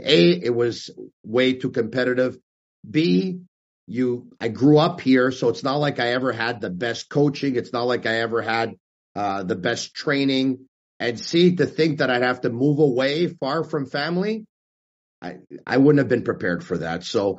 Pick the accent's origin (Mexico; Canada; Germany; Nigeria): Canada; Montreal, Quebec; growing up in Montreal, there were different sports radio shows I would listen to.